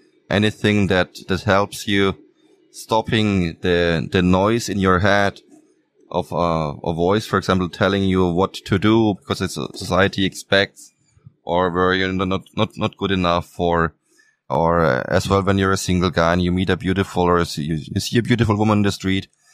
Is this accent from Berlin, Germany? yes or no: no; Nuremberg, Bavaria, Germany; English is a second language; I love my hometown, Nuremberg. I was so proud of being over there in Houston, Texas, but my home is here.